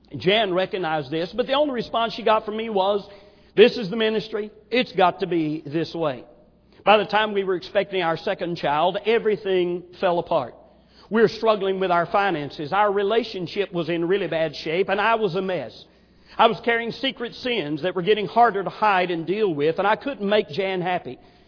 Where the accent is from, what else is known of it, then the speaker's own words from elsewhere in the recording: Tennessee, United States; My wife was from a small town in southern Louisiana, and I was from Tennessee. I was born into a preacher's home, but at age 5, my father left and then divorced my mom.